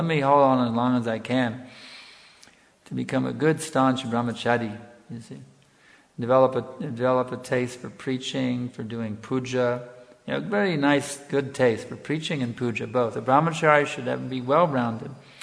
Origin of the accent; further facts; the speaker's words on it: United States; when I was a boy growing up in America, maybe it must have been the same in Europe too in those days, back in the 50s